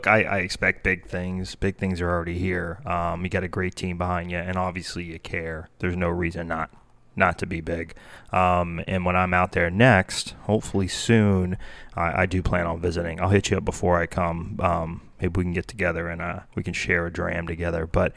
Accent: Texas, United States; also born or lived in Oklahoma; I grew up in Texas, Oklahoma, so muscadines have some meaning to me.

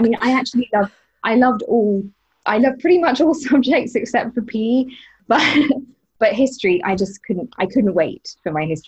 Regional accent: East of England, United Kingdom; My first job was working in the bookshop in my hometown. It's an independent bookshop called David's Bookshop. It's still going. It's an amazing bookshop. If you come from England or you're in the Hertfordshire area, definitely pay them a visit

